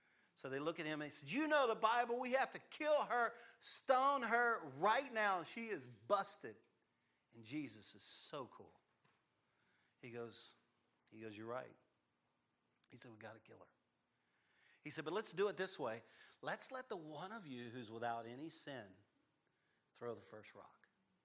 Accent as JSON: {"language": "English", "region": "Louisiana", "country": "United States", "said": "Probably my cousin. I'm a Cajun."}